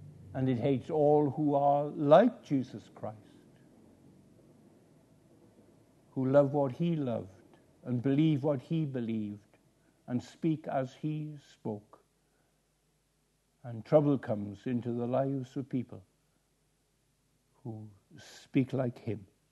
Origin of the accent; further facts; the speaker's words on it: Aberystwyth, Wales, United Kingdom; I come from Aberystwyth. There's a castle in Aberystwyth.